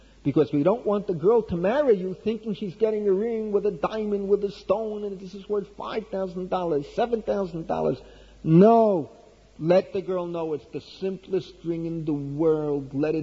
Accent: Bronx, New York, United States; tell you a little story that will take you back to the Bronx, that will show you what it was like growing up in the Bronx in the 1940s into the 50s.

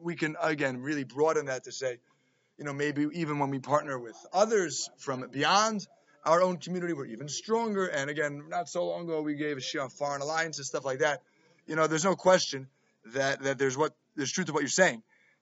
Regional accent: Queens, New York, United States; I grew up in Queens. I was, like, really proud to be an American.

